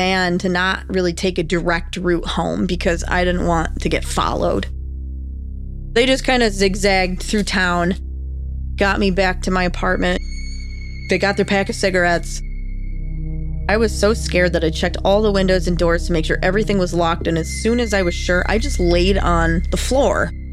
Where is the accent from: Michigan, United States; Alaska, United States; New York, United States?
New York, United States; One way that I coped with being homesick was that I read a lot about what was going on back in my home state. I was online scrolling through news articles from Buffalo.